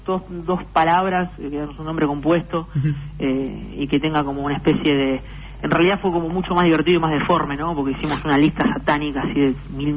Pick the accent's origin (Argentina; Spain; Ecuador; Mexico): Argentina; Buenos Aires; porque nosotros somos de Capital Federal y venimos haciendo giras durante todo el mes.